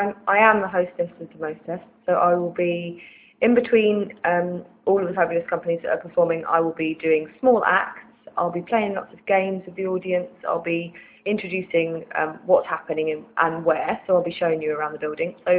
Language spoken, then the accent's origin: English; East of England, United Kingdom; Yeah, it's like I'm from Cambridgeshire, so it's based on a place called Megatron on the A14 road